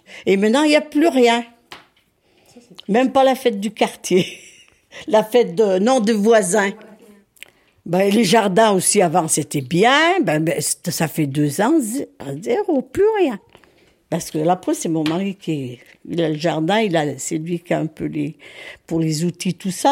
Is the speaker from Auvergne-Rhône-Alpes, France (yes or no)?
yes; Voiron, Auvergne-Rhône-Alpes, France; Je suis d'ici. On est de Voiron, nous.